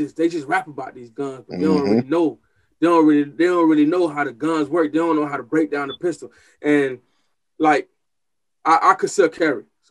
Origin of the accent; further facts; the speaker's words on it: Homestead, Florida, United States; growing up in Homestead, you just like, dang, you know, you always nervous because you walk around with something that you ain't even licensed to carry and stuff like that.